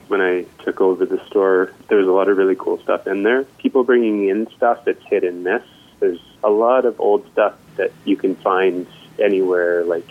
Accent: Quesnel, British Columbia, Canada; I'm originally from Quesnel. So I found my way coming back here in order to teach

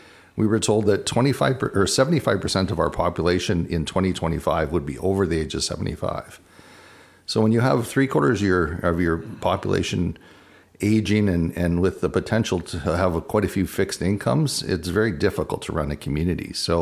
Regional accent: Enderby, British Columbia, Canada; also born or lived in Regina / Calgary; I was born in Regina, only lived there for a year. And then my dad ran a group of bakeries in Calgary, but he always wanted his own bakery. So in 1975, we moved to Enderby

